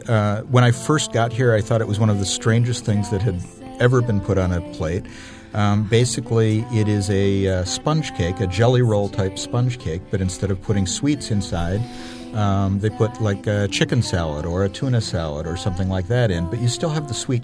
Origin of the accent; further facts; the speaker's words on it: Ann Arbor, Michigan, United States; From Michigan. I grew up in Ann Arbor, Michigan, and I went to the university there, University of Michigan.